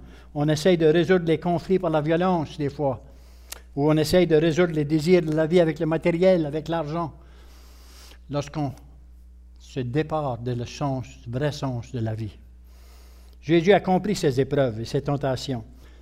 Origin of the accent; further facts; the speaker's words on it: Bouctouche, New Brunswick, Canada; J'ai dit, oui. Ah, il dit, de Dieu. J'ai dit, de Boktouche.